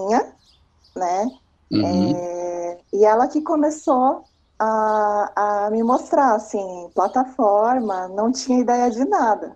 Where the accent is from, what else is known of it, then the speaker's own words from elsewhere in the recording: São Paulo, Brazil; sou de São Paulo